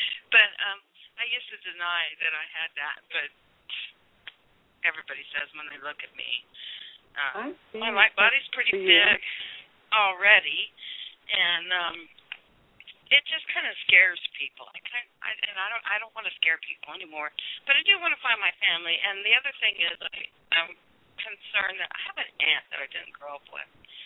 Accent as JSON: {"language": "English", "town": "Indianapolis", "region": "Indiana", "country": "United States", "said": "But I came from Indianapolis."}